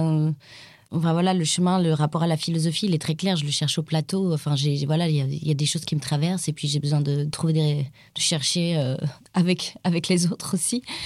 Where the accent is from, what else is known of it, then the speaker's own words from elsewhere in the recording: France; C'est nous là-bas, en tant que Française aussi là-bas